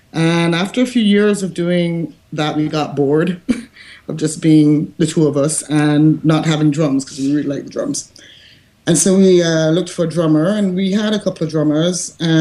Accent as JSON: {"language": "English", "region": "Kingston", "country": "Jamaica", "tie": "born or raised there", "lives_now": "Paris, France", "said": "And so I'm from Kingston, Jamaica originally. I grew up there and I live in Paris, France."}